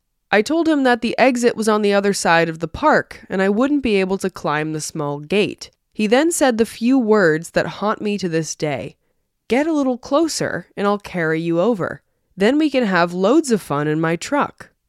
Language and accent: English; Ecuador; moved away; my family decided to take a visit to my hometown of Ecuador.